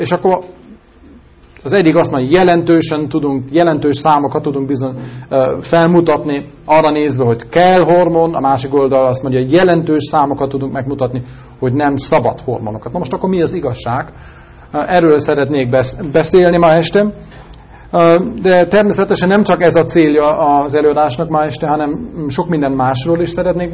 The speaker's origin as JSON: {"language": "Hungarian", "country": "Germany", "second_language": "Hungarian", "said": "Tehát én tulajdonképpen német vagyok, tehát echte német. 12 éve küzdök a magyar nyelvvel, és még a mai napig is vannak küzdelmeim"}